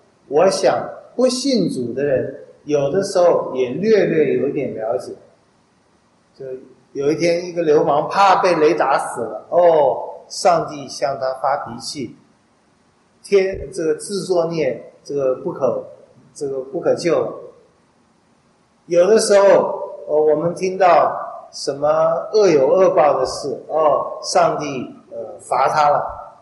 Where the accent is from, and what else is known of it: Taiwan